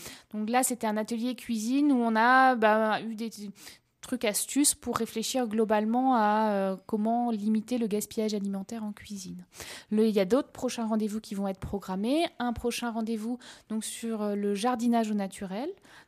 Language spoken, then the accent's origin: French; Brittany, France; Je suis originaire de Bretagne.